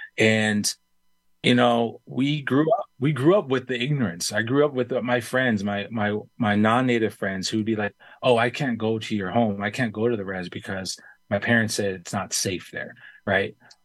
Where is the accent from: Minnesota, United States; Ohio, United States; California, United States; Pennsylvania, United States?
Minnesota, United States; also born or lived in South Dakota; I grew up in Southwest Minnesota, right? And I also, my stepdad was from South Dakota. So I actually went back and forth between Eastern South Dakota and Southwest Minnesota for most of my life.